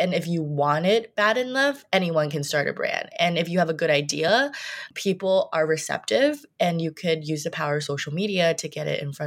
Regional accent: Brooklyn, New York, United States; also born or lived in China; I grew up in Brooklyn, so mostly around the Bay Ridge, Park Slope area.

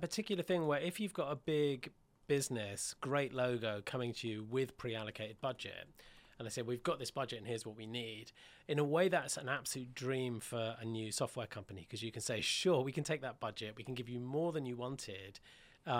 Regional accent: Yorkshire and the Humber, United Kingdom; I grew up in Yorkshire, so I've always sort of had a natural tightness.

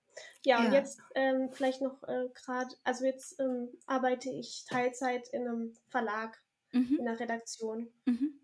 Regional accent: Germany; now in Bornheim, Germany; 36 Jahre alt, wohne zurzeit zwischen Köln und Bonn. In Bornheim, so ein kleiner Ort, und bin aber aufgewachsen in Süddeutschland

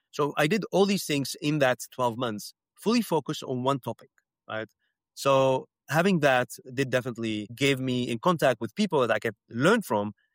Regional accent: Amsterdam, North Holland, Netherlands; English is a second language; I grew up in Amsterdam in Netherlands. So we are Dutch people.

